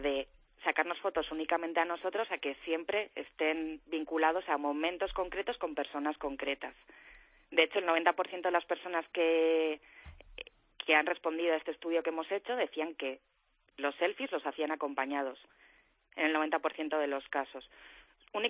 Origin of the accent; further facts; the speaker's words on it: Spain; los españoles somos los europeos que más autofotos nos sacamos.